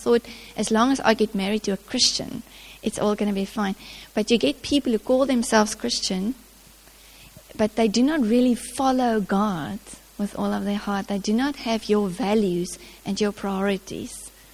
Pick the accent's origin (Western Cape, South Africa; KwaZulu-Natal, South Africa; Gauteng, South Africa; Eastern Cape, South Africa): Western Cape, South Africa; Ladismith; I grew up in Ladysmith in the Little Karoo.